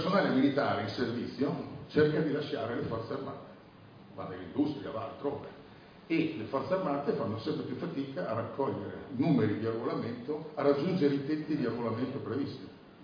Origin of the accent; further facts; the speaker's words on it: Po Valley, Italy; nessuno al bar del mio paese, della Bassa Padana, ritiene che i russi siano alle porte